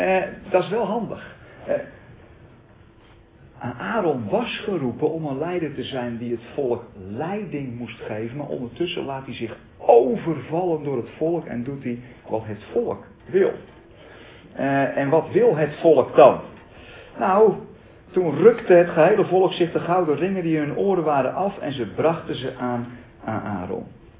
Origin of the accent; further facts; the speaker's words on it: Holland, Netherlands; ik kom zelf uit Holland en die Hollanders die zijn gewend om heel erg binnen de lijntjes te kleuren.